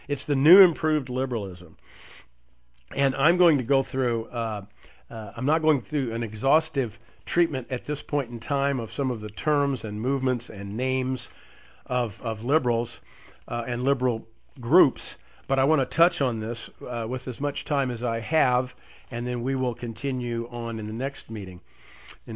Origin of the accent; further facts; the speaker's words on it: Indiana, United States; Paul Tillich, who's buried in New Harmony, Indiana, near my hometown